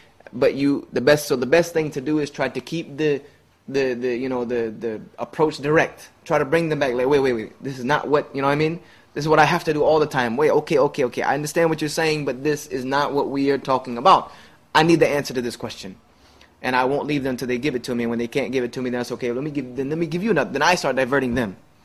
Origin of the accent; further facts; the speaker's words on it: Greenville, South Carolina, United States; Jones University, which is conservative. It's a very conservative, right-wing, prominent school in my hometown. It's known worldwide.